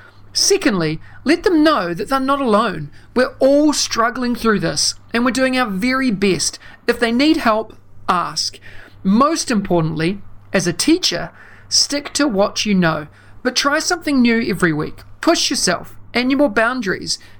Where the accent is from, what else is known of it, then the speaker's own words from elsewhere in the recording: New Zealand; my home country of New Zealand